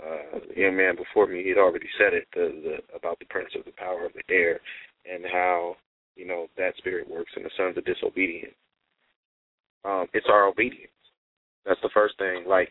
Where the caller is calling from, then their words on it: Pomona, California, United States; I'm calling from Pomona.